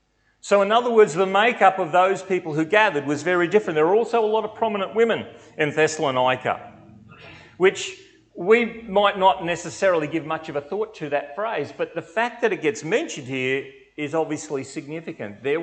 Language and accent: English; Bundaberg, Queensland, Australia; to go to Maryborough in Queensland, about an hour south of where I grew up in Bundaberg.